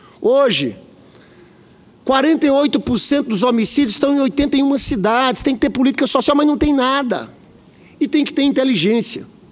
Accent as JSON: {"language": "Portuguese", "region": "Paraíba", "country": "Brazil", "tie": "born there", "lives_now": "Rio de Janeiro, Brazil", "said": "Eu sou lá do Nordeste, conheço o drama da minha Paraíba lá, eu sou senador pelo Rio, mas nasci no Nordeste."}